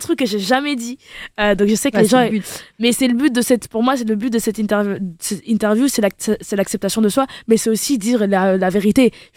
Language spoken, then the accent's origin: French; Flanders, Belgium; j'ai grandi en Flandre